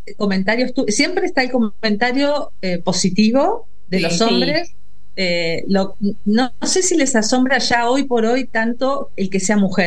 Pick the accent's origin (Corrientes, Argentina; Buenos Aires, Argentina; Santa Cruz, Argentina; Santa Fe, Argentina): Buenos Aires, Argentina; born there; moved away as an adult; now in Bariloche, Argentina; yo vivía en Buenos Aires, nací en Buenos Aires